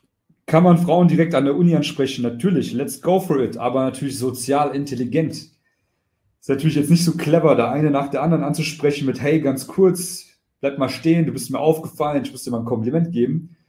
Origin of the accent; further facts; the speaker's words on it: East Germany, Germany; ich komme aus dem Osten, ne? Aus Ostdeutschland.